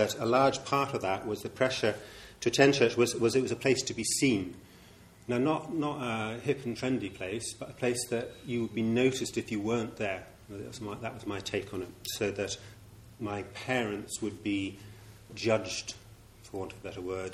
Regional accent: Ireland; My background is I come from Ireland. You might not think that, but I do. And I'm from the Church of Ireland, at least my parents are involved in.

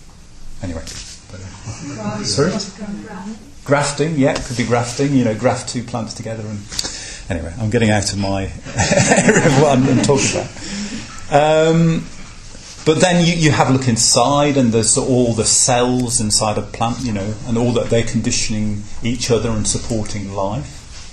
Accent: Midlands, United Kingdom; growing up in the Midlands. In the 1970s and 1980s, my family conditions.

